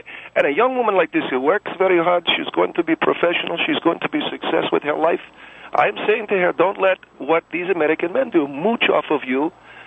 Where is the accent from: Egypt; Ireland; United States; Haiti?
Egypt; Alexandria, Alexandria Governorate; Yes, ma'am, I'm from Alexandria, Egypt, yes.